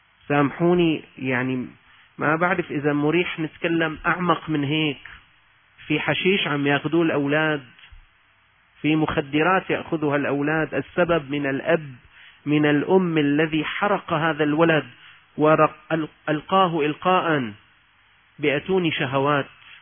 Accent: Syria; طالب الجامعة عندنا في سوريا

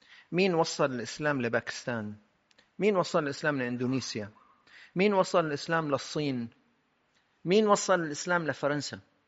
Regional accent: Ruhaybah, Rif Dimashq, Syria; قلت يا اخوان لك نحن اولاد الشام ورحيبة يعني من الشام، ما عرفنا نوصل لرحيبة

